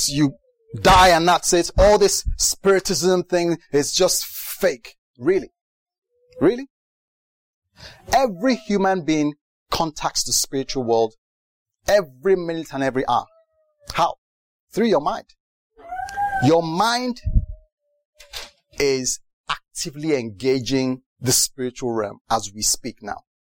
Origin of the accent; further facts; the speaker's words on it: United Kingdom; I'm a Brit, by the way.